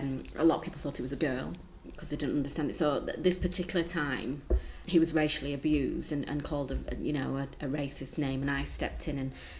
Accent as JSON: {"language": "English", "country": "India", "said": "I'm Indian, she knows that, you know, Nanny lives with us. So she knows that Nanny is from India, my family are from India"}